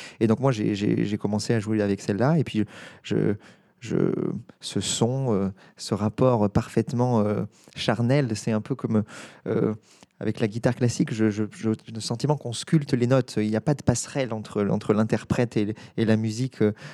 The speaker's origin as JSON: {"language": "French", "town": "Le Bouscat", "region": "Nouvelle-Aquitaine", "country": "France", "tie": "born or raised there", "said": "J'ai grandi à Bruges-le-Bouscat, pile à la frontière. Mais je venais à Bordeaux toujours, bien sûr, et j'ai fait mes études au lycée Camille Julian ainsi qu'au conservatoire de Bordeaux."}